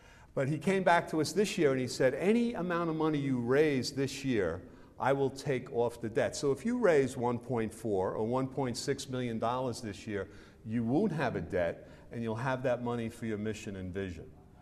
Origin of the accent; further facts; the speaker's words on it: Brooklyn, New York, United States; now in West Virginia, United States; Now, it wasn't that way when I grew up in Brooklyn. In fact, when I moved to West Virginia